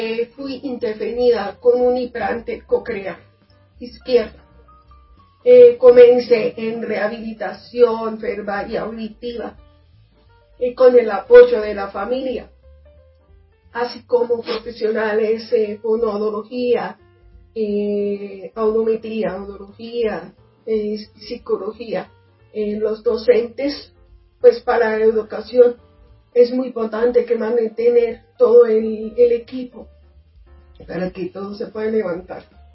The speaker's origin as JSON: {"language": "Spanish", "region": "Bogotá", "country": "Colombia", "tie": "born there", "said": "Nací en Bogotá, Colombia."}